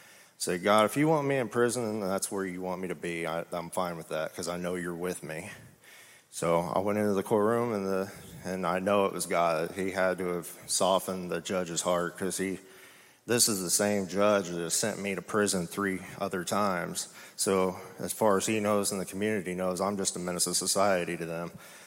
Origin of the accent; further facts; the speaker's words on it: Martinsville, Illinois, United States; I'm 34 years old, and I'm from Martinsville, Illinois. It's a small farming community over by Jacksonville, Illinois.